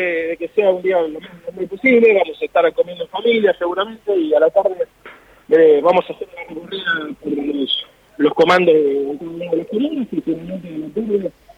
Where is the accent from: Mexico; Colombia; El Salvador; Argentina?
Argentina; Buenos Aires; Votar en Boedo es lo más lindo que te puede pasar para los que somos hinchas de San Lorenzo, además, y los que nos hemos nacido y criado en el barrio, es un orgullo enorme.